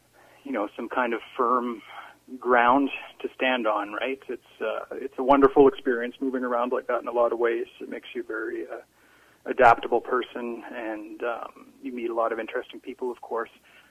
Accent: Prince George, British Columbia, Canada; also born or lived in Surrey / Vancouver Island; I was born in Prince George, and my father worked for PG Pulp and Paper, and he kept moving around various locations in British Columbia. So I lived in Surrey for a while, I lived in Prince Rupert for a while

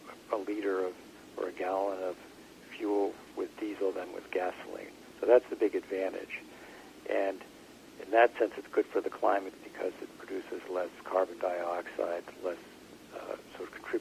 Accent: Vermont, United States; I'm originally from Vermont, so pretty close to Canada

